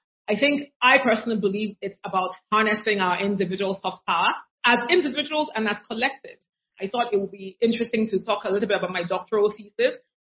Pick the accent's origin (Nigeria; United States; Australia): Nigeria; I grew up in Nigeria. And many of us grew up around American music and movies.